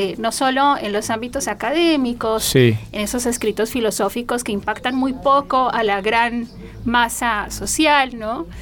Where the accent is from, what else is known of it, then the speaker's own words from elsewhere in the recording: Bogotá, Colombia; born there; Yo soy de la región andina, yo nací en Bogotá.